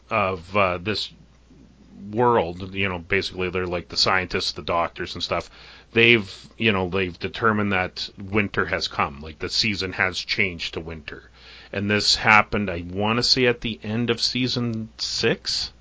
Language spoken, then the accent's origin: English; Canada; Well, I'm a Canadian.